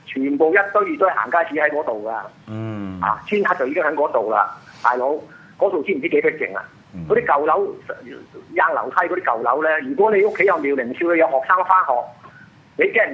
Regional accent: Hong Kong; 唔係我哋香港人叫佢制唔制裁㗎

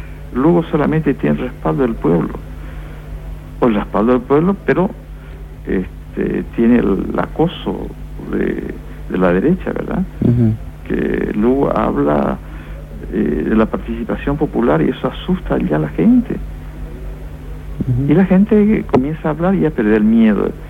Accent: Paraguay; yo quería saber por qué en mi país, Paraguay, me torturaron argentinos, brasileños, uruguayos, chilenos, bolivianos en mi país

